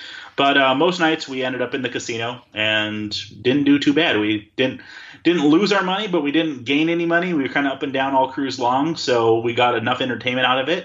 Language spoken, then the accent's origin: English; Wisconsin, United States; I mean, I'm from Wisconsin, the land of cheese.